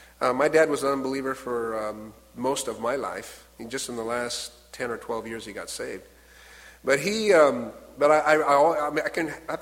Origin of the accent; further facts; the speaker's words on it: Washington, United States; I am from Washington State, by the way.